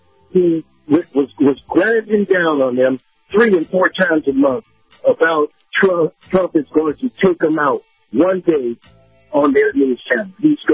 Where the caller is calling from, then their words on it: Wesley Chapel, Florida, United States; Good morning, Captain. … North Tampa, Wesley Chapel.